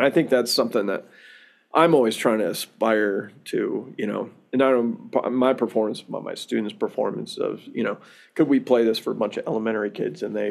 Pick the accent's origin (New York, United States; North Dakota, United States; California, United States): New York, United States; Syracuse; I grew up in upstate New York, Syracuse.